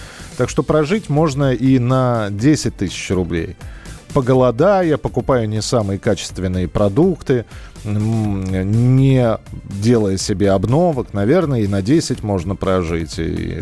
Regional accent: Moscow, Russia; Не, я коренной москвич

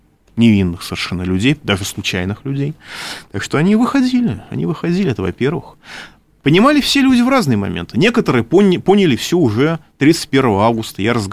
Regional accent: Moscow, Russia; я москвич.

